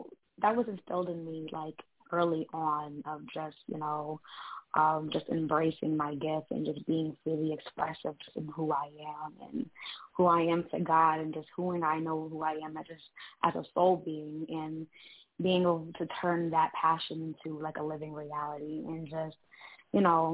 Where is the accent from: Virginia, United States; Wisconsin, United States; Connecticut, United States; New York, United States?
Connecticut, United States; Bridgeport; So absolutely. I was born and raised in Bridgeport.